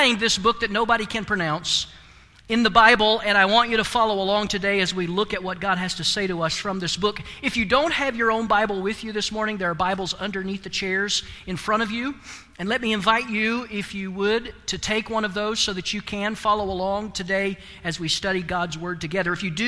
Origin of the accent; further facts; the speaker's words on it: the South, United States; I remember a long time ago, growing up in the South, as I did, at Christmas, we would have red flowers in the church.